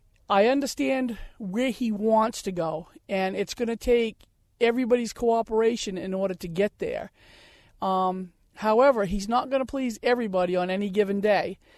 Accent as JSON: {"language": "English", "town": "Newport", "region": "New Hampshire", "country": "United States", "said": "I'm from Newport, New Hampshire, and I'm a small business owner."}